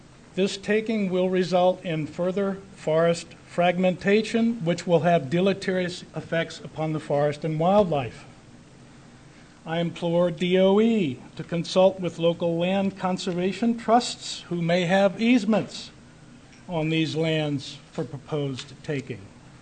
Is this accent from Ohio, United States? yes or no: no; Lyman, New Hampshire, United States; I'm from Lyman, New Hampshire, 03585.